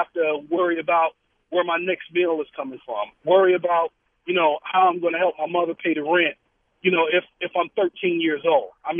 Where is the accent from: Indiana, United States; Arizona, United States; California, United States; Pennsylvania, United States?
Indiana, United States; Gary; now in Wisconsin, United States; because I'm also from Gary, Indiana, and I'm now in Wisconsin.